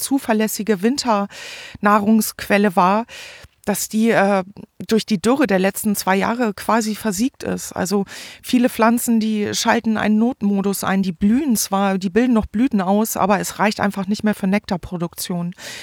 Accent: Forstbach, North Rhine-Westphalia, Germany; habe sie jetzt hier in meinen Heimatort Forstbach gebracht.

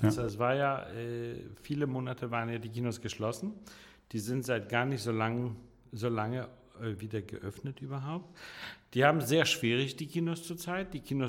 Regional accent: Denmark; also born or lived in Warsaw, Poland / Italy; Ich bin in Warschau geboren und dann in Dänemark aufgewachsen. Zwischendurch war mal ein bisschen in Italien.

